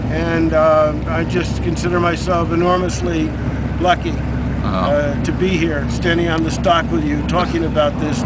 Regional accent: New York, United States; Yeah, I ended up starting my working career in Boston, even though I grew up in New York.

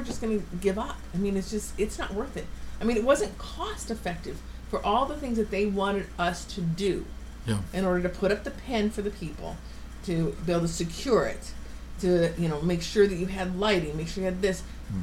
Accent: Midwest, United States; I came from the Midwest. We put cows and pigs and chickens in pens.

